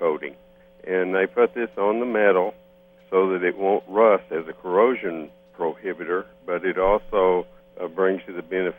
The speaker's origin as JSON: {"language": "English", "region": "Pennsylvania", "country": "United States", "tie": "born or raised there", "said": "I was raised up in Pennsylvania and close to Lancaster County, where they have a big population of it."}